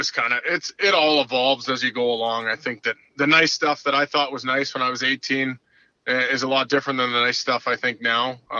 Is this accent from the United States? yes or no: no; Saskatchewan, Canada; just slightly a little bit different than growing up in Saskatchewan.